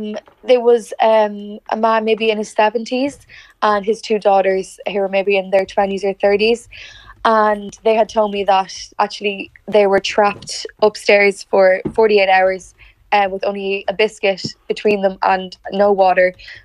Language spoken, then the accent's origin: English; Ireland; now in Valencia, Spain; I'm from Ireland, but I live in Valencia.